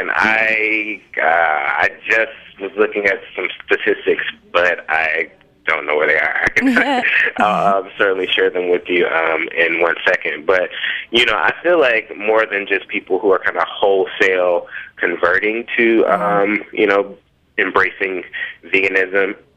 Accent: Memphis, Tennessee, United States; I grew up in Memphis, Tennessee, like deep south, and in Memphis, like the major staple is barbecue.

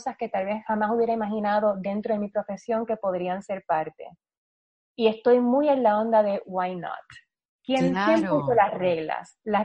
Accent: Puerto Rico; yo no bailo, yo soy la única boricua que no baila.

